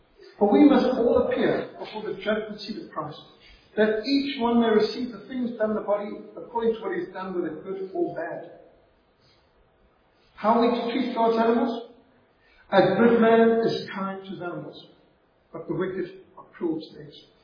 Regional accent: Zimbabwe; When I was brought up in Rhodesia, we were taught in school the first rule of the road in Rhodesia is elephants have right of way.

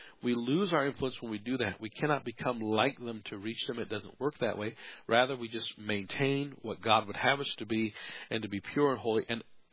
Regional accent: United States; you and I, we grew up in America, so we just can't even fathom the idea of a institution jailing someone just for preaching the Bible.

